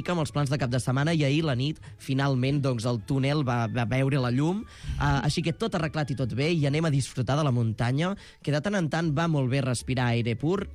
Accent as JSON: {"language": "Catalan", "town": "Solsona", "region": "Catalonia", "country": "Spain", "tie": "born or raised there", "said": "I després, doncs, d'allà me'n vaig al meu poble, Solsona."}